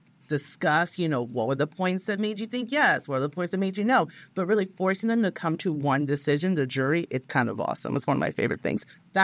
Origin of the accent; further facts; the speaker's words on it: New York City, New York, United States; they're going to know I'm a New Yorker.